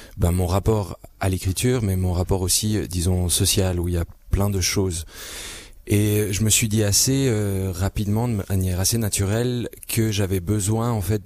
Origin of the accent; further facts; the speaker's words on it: Valais, Switzerland; je suis valaisan et le fait d'arriver ici, il y avait beaucoup de tumulte